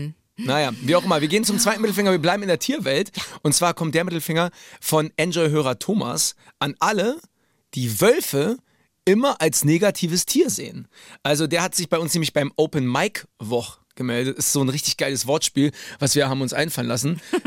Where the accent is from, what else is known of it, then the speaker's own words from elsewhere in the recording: Berlin, Germany; Aber Fuchs, Digga, ich komme aus Berlin. Da leben so viele Füchse.